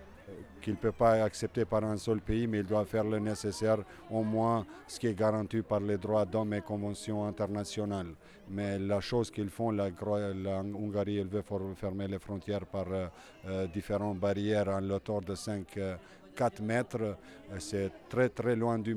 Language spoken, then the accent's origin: French; Kumanovo, North Macedonia; Je suis albanais de Kumanovo.